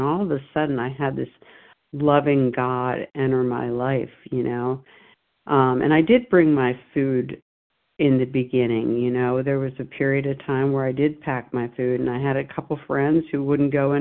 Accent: Lewes, Delaware, United States; I'm from Lewis, Delaware, and I'm a recovered compulsive overeater.

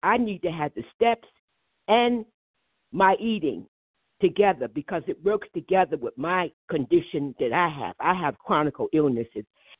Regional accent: New Jersey, United States; I'm from New Jersey.

